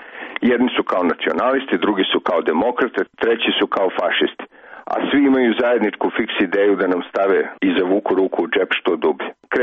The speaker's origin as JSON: {"language": "Serbian", "country": "Serbia", "said": "Ali iz Srbije smo, pa smo verovatno i na to navikli."}